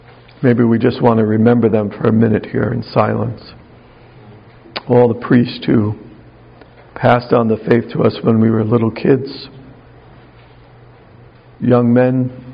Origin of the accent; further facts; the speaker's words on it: Mahopac, New York, United States; also born or lived in Yonkers; So as I said, I was raised in New York, and I was born in Yonkers, but I was raised and moved up there in like the third grade where Father Bill was, in Mayapack, New York.